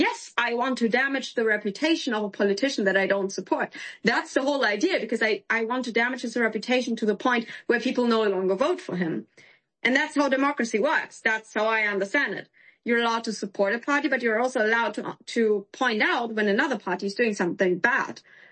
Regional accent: Germany; That's how common it is in Germany, and especially in my hometown, unfortunately.

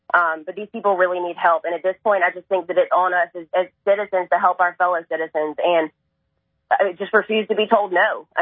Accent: North Carolina, United States; I grew up in North Carolina. These are good people.

